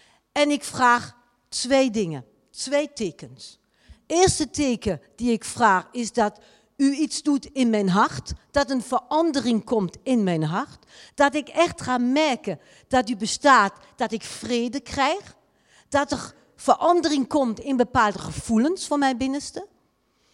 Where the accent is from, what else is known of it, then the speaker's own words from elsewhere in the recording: France; Dutch is a second language; Voor die die mij niet kennen, ik kom uit Frankrijk, daarom het accent.